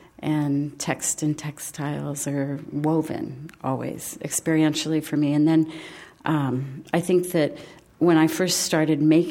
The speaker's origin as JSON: {"language": "English", "region": "Midwest", "country": "United States", "tie": "born or raised there", "said": "I grew up in the Midwest."}